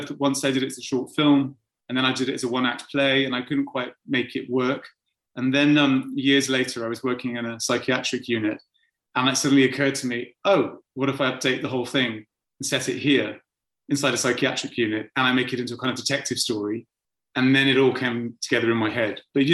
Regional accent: Cyprus; because I grew up in Cyprus again, and it's kind of steeped in Greek mythology.

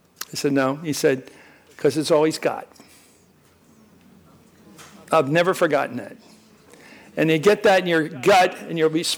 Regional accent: Philadelphia, Pennsylvania, United States; I'm from Philly.

